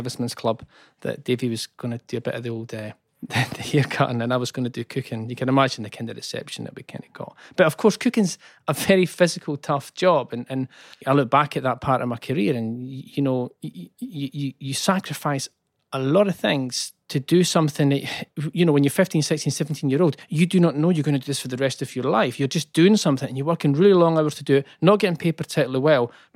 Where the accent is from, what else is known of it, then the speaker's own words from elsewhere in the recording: Methil, Scotland, United Kingdom; I come from a small town, East Coast. It's called Methil.